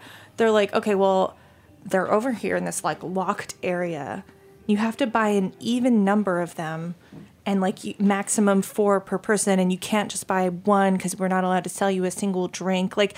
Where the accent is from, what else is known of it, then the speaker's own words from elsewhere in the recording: Maine, United States; So I grew up in Maine. They're called Nips.